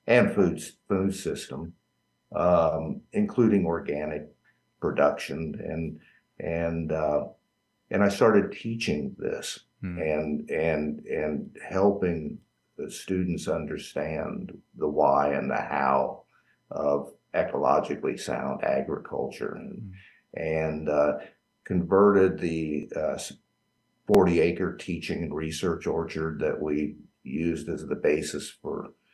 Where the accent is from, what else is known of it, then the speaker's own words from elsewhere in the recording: Missouri, United States; because Missouri, my home state, had more family farmers in it than any state of the union other than Texas.